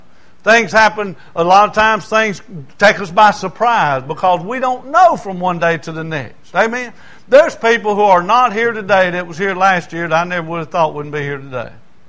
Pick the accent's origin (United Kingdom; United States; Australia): United States; Lancaster; I grew up in Lancaster, and people from up north